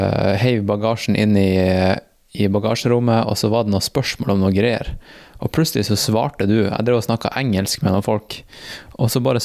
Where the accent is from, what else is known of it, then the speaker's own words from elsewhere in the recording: Tromsø, Troms, Norway; Men nå vi faktisk i Tromsø. Min hjemby. 69 grader nord.